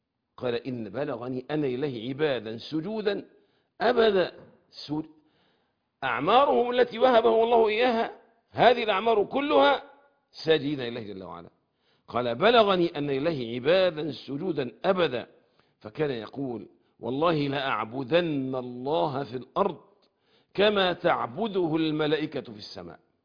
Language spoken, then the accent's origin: Arabic; Egypt; accent: Egyptian